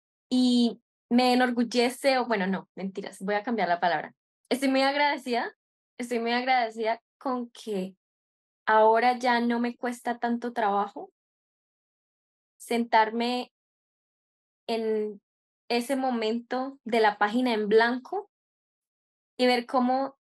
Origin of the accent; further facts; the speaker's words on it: Bucaramanga, Santander, Colombia; born there; Yo nací acá, en Bucaramanga.